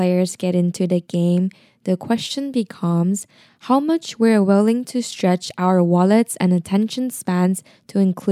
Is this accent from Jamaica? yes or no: no; Taiwan; English is a second language; also born or lived in California; I was born in California and was raised in Taiwan. Don't get me wrong, I am not a native speaker.